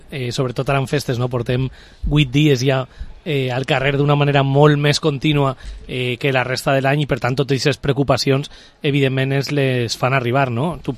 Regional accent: Vila-real, Valencian Community, Spain; Crec que és un acte que representa també molt bé com som la gent de Vila-real, no?

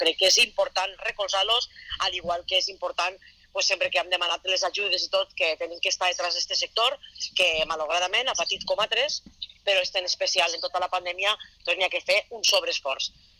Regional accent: Castellón de la Plana, Valencian Community, Spain; perquè serà que som de Castelló i mos tire la terreta

